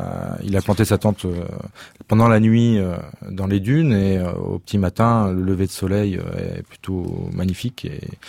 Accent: Hauts-de-France, France; now in Paris, France; Je suis du Nord de la France, je suis du Pas-de-Calais, ouais. Mais bon, ça fait 20 ans que j'habite Paris maintenant, je me considère comme parisien quand même.

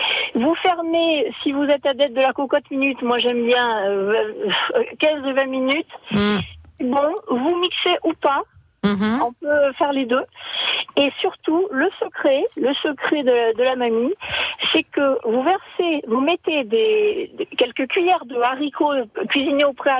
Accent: Nouvelle-Aquitaine, France; Alors que je suis de Dordogne et que je pratique habituellement la recette de citrouille multilégumes

